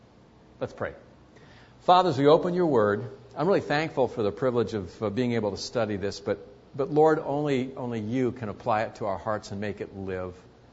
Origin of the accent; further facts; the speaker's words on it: San Jose, California, United States; I'm from San Jose. Yeah. My mom and dad were married out here after World War II. My dad's family came from Belarus.